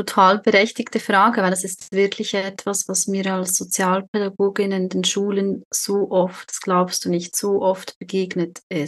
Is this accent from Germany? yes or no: no; Switzerland; Ich weiß nicht, wie das bei euch in Deutschland ist, aber bei uns in der Schweiz, da wird schon im Kindergarten